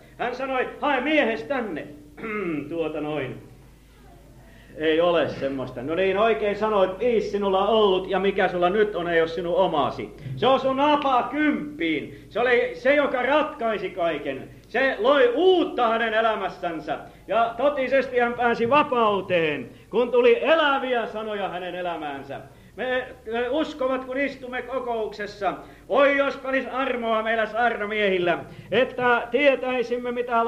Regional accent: Pori, Satakunta, Finland; niin kuin meillä Porissa päin oli sellaistakin oppia

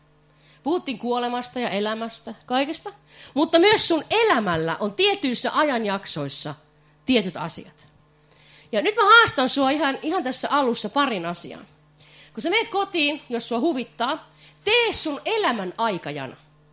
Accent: Valkeakoski, Pirkanmaa, Finland; Mä oon hämäläinen. Mä en tiedä, ootteko te, mutta mä oon Valkeakoskelle syntynyt, niin mä oon vähän hias.

